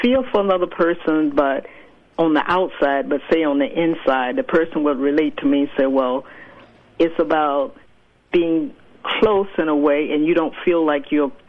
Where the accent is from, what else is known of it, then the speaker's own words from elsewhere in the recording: Florida, United States; I grew up in Florida, I like to think about things, how they come together.